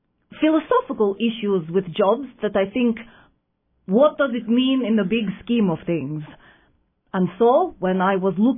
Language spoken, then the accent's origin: English; Russia; I'm from Russia.